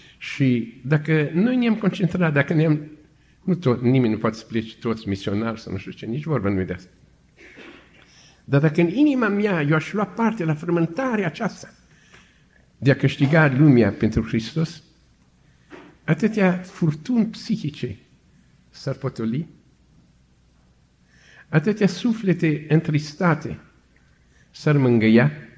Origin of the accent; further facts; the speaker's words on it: Romania; a vorbit că eu sunt din România